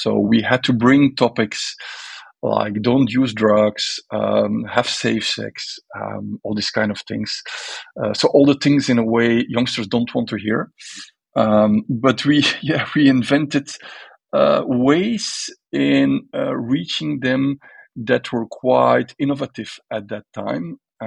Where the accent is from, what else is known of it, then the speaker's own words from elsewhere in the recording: Bruges, Flanders, Belgium; English is a second language; I'm in my hometown. I'm living in the beautiful Bruges in Belgium, which they call the Venice of the North.